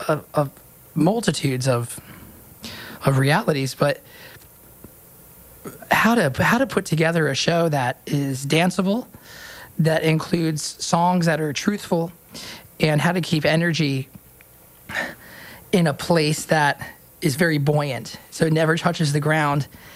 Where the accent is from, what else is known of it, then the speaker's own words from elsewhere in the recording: Nashville, Tennessee, United States; Growing up in Nashville, I tried my hand at doing a lot of things.